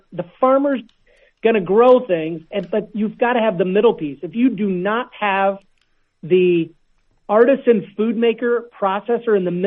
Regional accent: Strawberry Point, Iowa, United States; moved away; And I grew up in Iowa, Strawberry Point.

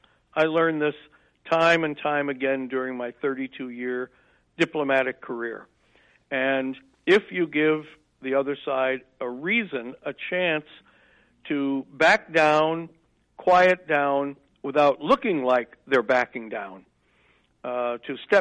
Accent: Dubuque, Iowa, United States; I grew up in Dubuque as a city kid.

